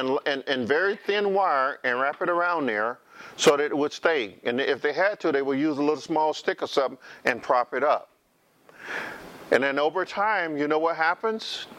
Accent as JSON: {"language": "English", "region": "the South", "country": "United States", "tie": "born or raised there", "said": "I grew up here in the South, and I used to work in the orange groves."}